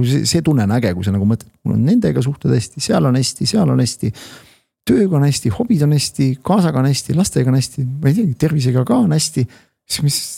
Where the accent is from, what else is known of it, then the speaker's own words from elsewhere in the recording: Viljandi, Viljandi County, Estonia; Ja sama meil on vähem mul maja taga, kus ma üles kasvasin tegelikult Viljandis.